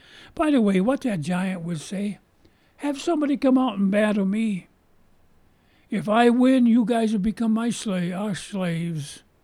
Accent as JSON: {"language": "English", "town": "Seville", "region": "Ohio", "country": "United States", "tie": "born there", "said": "You know, I was born in Seville, Ohio. My dad lived in Seville, Ohio the last part of his life."}